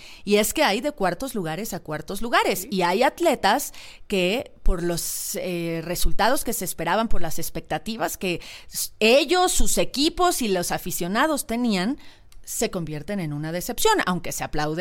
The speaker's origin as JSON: {"language": "Spanish", "country": "Mexico"}